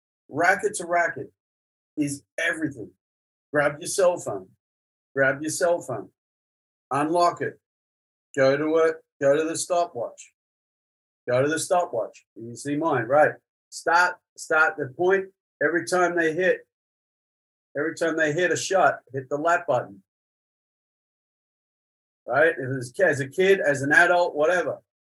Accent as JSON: {"language": "English", "country": "Australia", "said": "As an Aussie, it's all we know."}